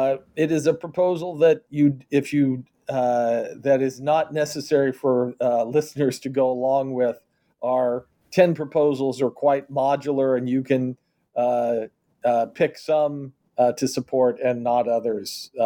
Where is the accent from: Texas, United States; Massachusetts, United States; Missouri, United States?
Missouri, United States; Kansas City; In my hometown of Kansas City, there is an entertainment district just next door called Westport.